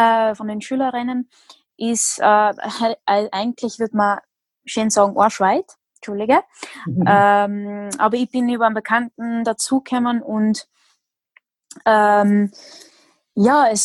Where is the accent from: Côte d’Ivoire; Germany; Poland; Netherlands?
Netherlands; now in Austria; bin ich Holländerin, aber ich wohne in Österreich, also so richtig, richtig holländisch fühle ich mich jetzt nicht, von dem her, aber in Österreich bin ich immer die Ausländerin, aber mein Name ist Tschechisch, aber Tschechisch bin ich jetzt auch nicht unbedingt, weil ich dort nie gelebt habe